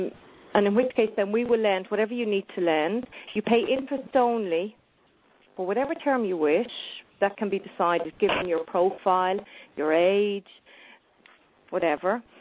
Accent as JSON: {"language": "English", "country": "Ireland", "moved": "as an adult", "lives_now": "France", "said": "which is my forte, obviously, being Irish, living in France, and having worked in this environment for the past 20 years."}